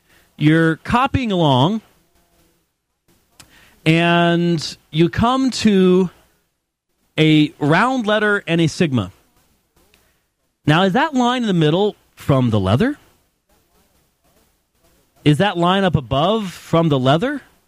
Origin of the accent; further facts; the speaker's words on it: Robbinsdale, Minnesota, United States; Well, actually, Robbinsdale is my hometown.